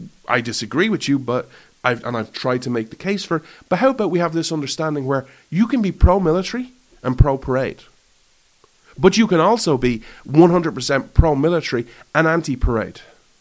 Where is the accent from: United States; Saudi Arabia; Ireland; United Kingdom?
Ireland; you thrive as Americans and I thrive as an Irishman and we thrive as a world